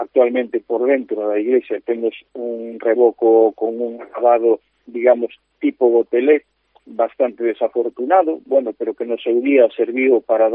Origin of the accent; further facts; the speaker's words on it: Lugo, Galicia, Spain; Todos sabemos os que somos de Lugo